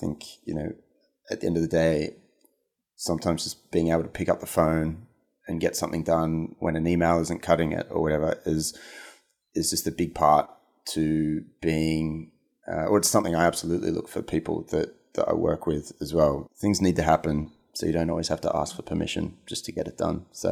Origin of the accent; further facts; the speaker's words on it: Australia; a school in New York in the States. We're both Australian, and that's where we were living at the time.